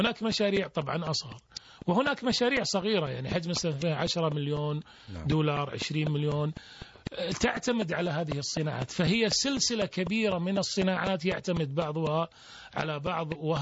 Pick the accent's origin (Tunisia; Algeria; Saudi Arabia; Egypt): Algeria; أنا في الجزائر لا أقول بلدي الثاني، المملكة العربية السعودية بلدي والجزائر بلدي